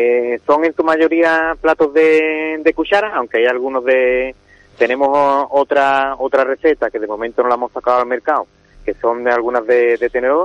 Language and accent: Spanish; Andalusia, Spain; la aceituna de aquí de la provincia de Sevilla y de aquí de mi pueblo, que es Jarabe